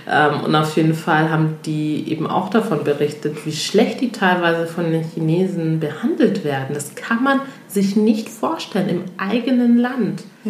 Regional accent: Togo; also ich komme ja ursprünglich aus Togo

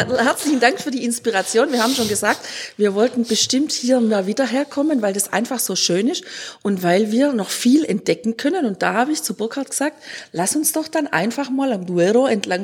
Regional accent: Bad Urach, Baden-Württemberg, Germany; Ich bin ja aufgewachsen in Süddeutschland in einer der drei Schäferlaufgemeinden überhaupt, wo alle zwei Jahre ein Schäferlauf, also ein großes Fest stattfindet mit Stadtumzug und das ist Bad Urach.

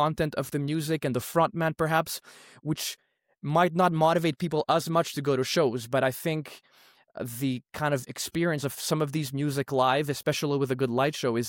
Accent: Athens, Attica, Greece; So as a kid growing up in Athens and listening to maybe smaller indie bands, it was a bit of a life changing moment for me.

